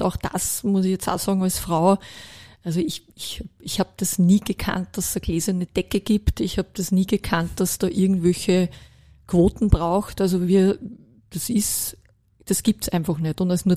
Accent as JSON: {"language": "German", "country": "Austria", "said": "haben wir auch wirklich ganz, ganz tolle Ärzte da bei uns in Österreich."}